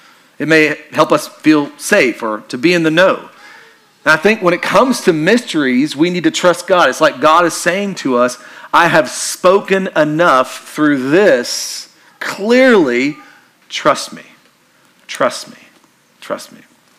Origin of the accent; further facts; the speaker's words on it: Kentucky, United States; I'm from Kentucky. It's my favorite one.